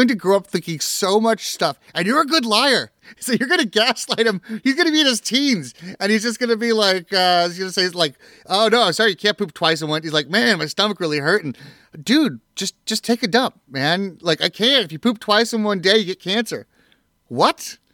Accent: California, United States; Like, I'm from California.

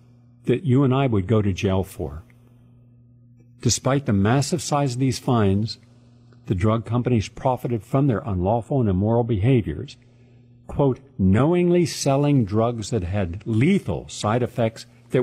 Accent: Parkersburg, West Virginia, United States; When I walked down the streets of my hometown of Parkersburg, West Virginia, when I went back last year to the reunion, everything had changed. My whole town had become a ghetto.

